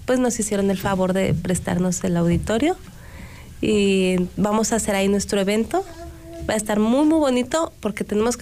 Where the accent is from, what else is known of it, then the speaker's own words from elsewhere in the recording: Hidalgo, Mexico; de donde soy en Hidalgo